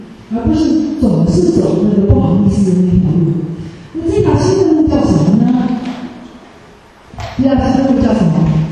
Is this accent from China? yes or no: no; Taiwan; 我从小也是在中国文化上长大，我只是说我是在台湾，但是我父母是福州人，他们是50年才到那个台湾，所以呢，我们家是住在福州文化之下，我们吃的都是福州菜，但是我们住在台湾